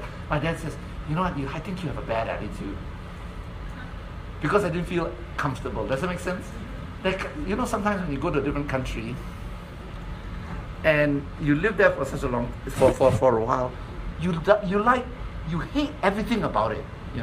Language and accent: English; Malaysia; I'm from Malaysia, of course, as you know. So I lived in Malaysia for 34 years.